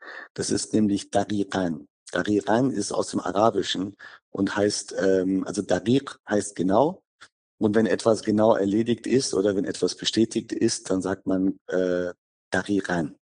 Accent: Düsseldorf, North Rhine-Westphalia, Germany; wenn ich sozusagen über Düsseldorf als meine Heimatstadt nachdenke

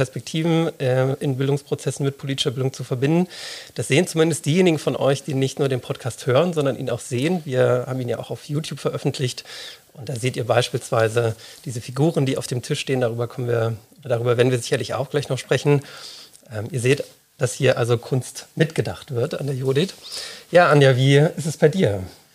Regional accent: Brandenburg, Germany; Ich bin in Brandenburg geboren und aufgewachsen

